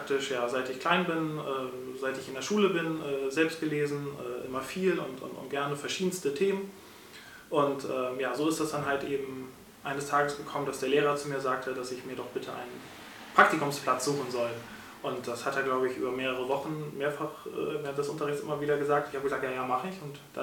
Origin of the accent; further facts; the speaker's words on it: Lübeck, Schleswig-Holstein, Germany; Ich bin gebürtiger Lübecker, 1981 hier im Marienkrankenhaus geboren.